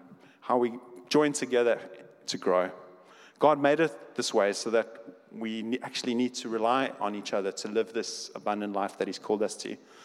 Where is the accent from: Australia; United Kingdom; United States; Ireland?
Ireland; And I'm Irish, and I love a French fry like anybody else.